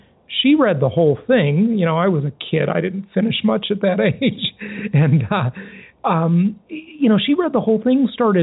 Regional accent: Los Angeles, California, United States; Basically, I grew up in Los Angeles, California. I grew up kind of poor, you know, didn't have much money, didn't have much access to resources.

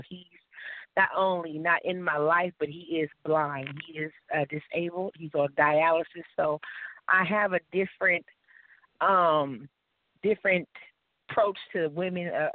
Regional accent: Long Beach, California, United States; also born or lived in Compton; I'm from Long Beach, California, by way of Compton, California.

